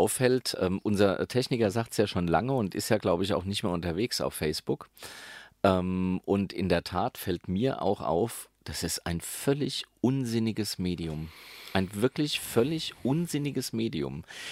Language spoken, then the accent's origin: German; Eddersheim, Hesse, Germany; ich bin ja in Eddersheim aufgewachsen, das ist bei Hattersheim, das wiederum bei Sindlingen, das ist bei Höchst. Also in der Nähe von Frankfurt-Höchst.